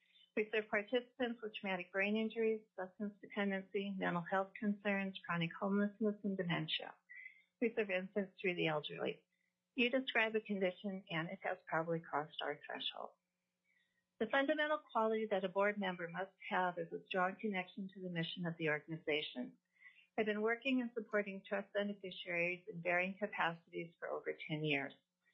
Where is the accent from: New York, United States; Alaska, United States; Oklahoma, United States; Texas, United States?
Alaska, United States; Ketchikan; moved away as an adult; I was born and raised in Ketchikan. I left Alaska for college in 1978